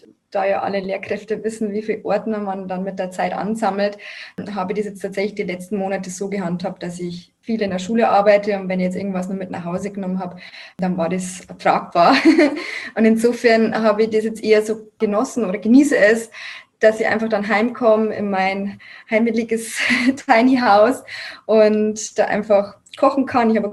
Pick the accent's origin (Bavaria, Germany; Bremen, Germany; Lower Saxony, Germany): Bavaria, Germany; ich habe tatsächlich nicht meine Heimat angegeben, weil es wäre ja dann Niederbayern gewesen. Ich habe schon gewusst, ich komme nach Oberbayern